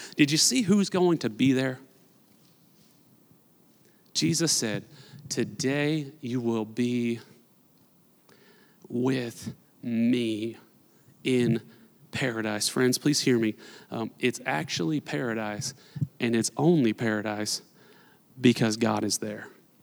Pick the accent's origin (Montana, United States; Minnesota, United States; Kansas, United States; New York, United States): Kansas, United States; Newton; I was born and raised here in Newton, Kansas. I have done my time in the flatlands, baby.